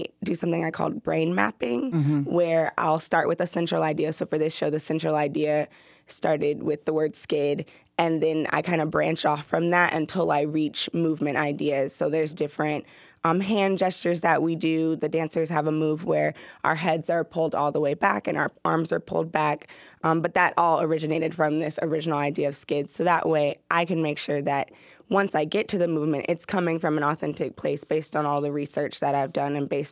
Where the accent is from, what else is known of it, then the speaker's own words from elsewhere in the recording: Atlanta, Georgia, United States; I'm also from Atlanta, so my city inspires me a lot.